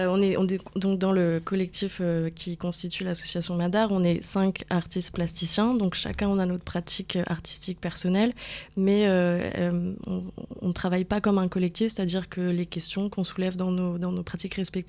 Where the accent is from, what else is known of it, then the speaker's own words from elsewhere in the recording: London, United Kingdom; moved away as an adult; now in Marseille, France; J'ai grandi à Londres et je suis arrivée à Marseille pour faire mes études aux Beaux-Arts, donc en 2019.